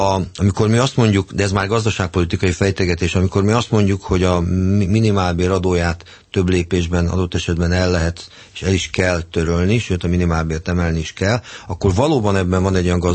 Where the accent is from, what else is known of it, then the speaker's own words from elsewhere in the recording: Budapest, Hungary; nyilván egy budapesti ember vagyok, ezt tudják valami, hiszen budai polgármester voltam, nagyon sok barátom él itt.